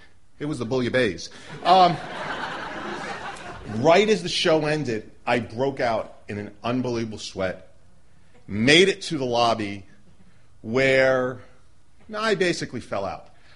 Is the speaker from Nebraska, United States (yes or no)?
no; New Jersey, United States; now in Baltimore, United States; And actually, it's why we came to Baltimore from Jersey. Yo, exit 143.